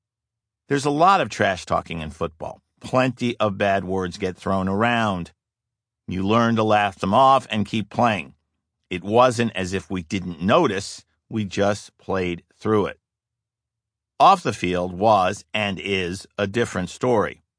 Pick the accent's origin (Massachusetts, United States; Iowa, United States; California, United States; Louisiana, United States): Louisiana, United States; Zachary; In a sense, I was protected from racism as a boy growing up in Zachary, Louisiana, for a long time, because I grew up in a segregated world.